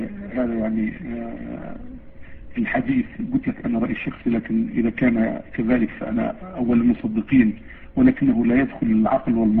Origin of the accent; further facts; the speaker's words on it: Palestine; اهلا بك، انا فلسطيني